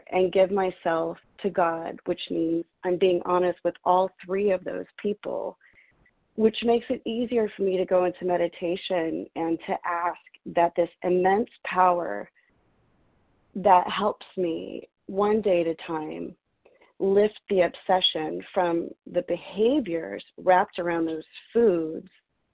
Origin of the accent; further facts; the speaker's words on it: San Francisco, California, United States; I'm from San Francisco, California.